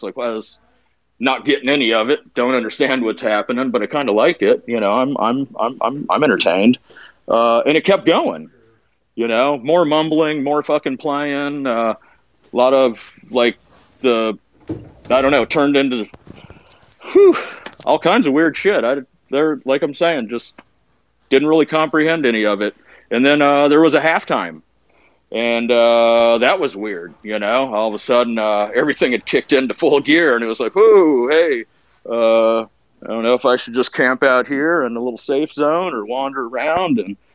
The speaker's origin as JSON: {"language": "English", "town": "Scottsdale", "region": "Arizona", "country": "United States", "said": "from Scottsdale"}